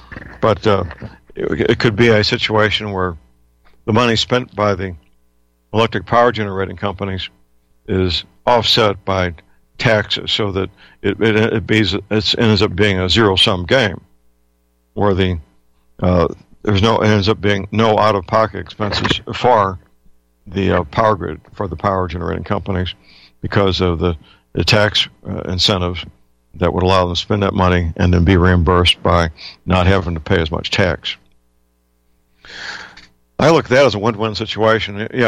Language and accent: English; Missouri, United States; I'm pretty sure Missouri, my home state, could.